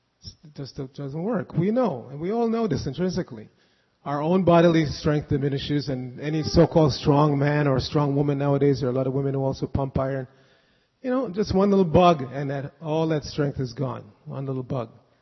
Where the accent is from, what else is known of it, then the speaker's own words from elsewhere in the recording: New York, United States; when I grew up in New York and I had a lot of friends in the garment industry